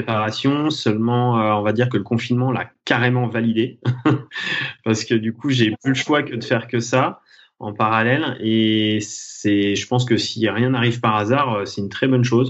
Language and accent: French; Thonon-les-Bains, Auvergne-Rhône-Alpes, France; ma spécificité, c'est que j'ai évolué entre lac et montagne. En fait, je suis né à Thonon-les-Bains au bord du lac Léman et j'évolue en Haute-Savoie.